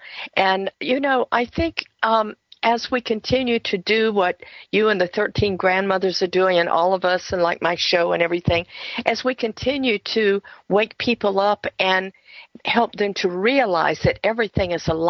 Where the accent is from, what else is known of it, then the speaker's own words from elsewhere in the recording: the South, United States; I know I grew up in the South and in a culture that didn't believe a dog had a soul